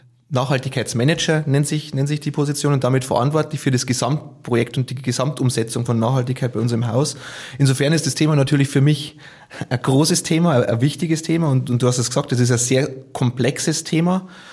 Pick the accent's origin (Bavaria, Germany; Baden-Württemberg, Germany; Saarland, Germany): Bavaria, Germany; Vilsbiburg; Also meine Kindheit, meine Jugend hat in den Sporthallen in Bayern stattgefunden.